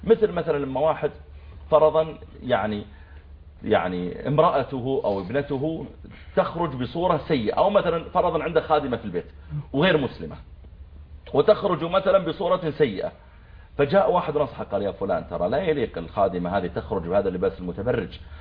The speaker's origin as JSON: {"language": "Arabic", "country": "Saudi Arabia", "said": "قلت والله أنا I'm from Saudi Arabia."}